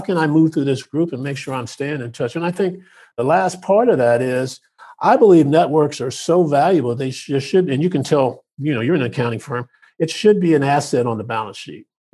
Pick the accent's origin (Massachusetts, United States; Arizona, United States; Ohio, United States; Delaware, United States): Ohio, United States; Urbana; We're from Urbana, Ohio. That's where I was born.